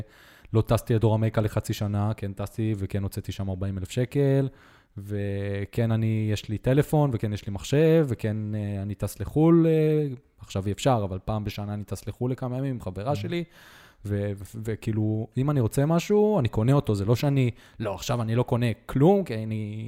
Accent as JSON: {"language": "Hebrew", "town": "Netanya", "region": "Central District", "country": "Israel", "tie": "born or raised there", "said": "באזור שגדלנו בו בנתניה, שזה פולג, שזה אזור שמה שנקרא של אנשים מבוססים"}